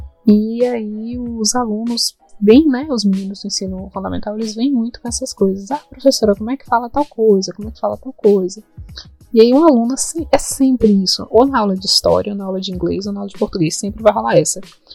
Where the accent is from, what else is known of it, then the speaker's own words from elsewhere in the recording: Bahia, Brazil; Primeiro que eles já acham que o meu sotaque, ou a minha marca dialetal, obrigada Carminha, não é de baiano.